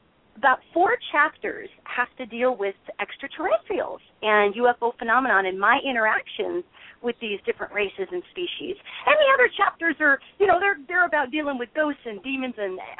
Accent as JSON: {"language": "English", "region": "Montana", "country": "United States", "moved": "yes", "lives_now": "Los Angeles, United States", "said": "I'm from Montana originally, even though I'm in Los Angeles. That's where I'm calling from you today. I've been down here for 11 years."}